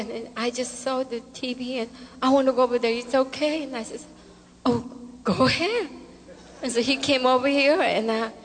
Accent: Florida, United States; We're from Salai Beach.

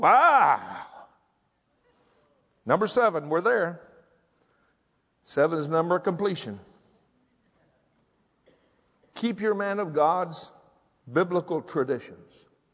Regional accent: Texas, United States; You know, I'm from Texas, I'm simple.

